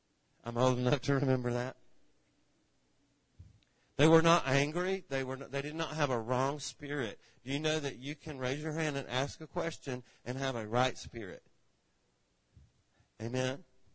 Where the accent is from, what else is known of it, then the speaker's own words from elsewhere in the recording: Atlanta, Georgia, United States; I'm from Georgia. I grew up in Georgia. I grew up in the Atlanta area.